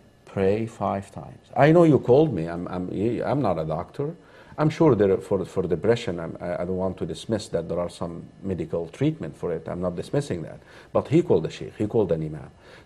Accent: Egypt; I share with them, you know, I was brought up in Egypt.

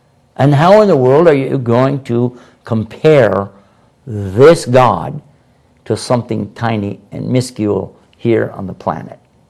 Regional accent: Texas, United States; I'm from Texas.

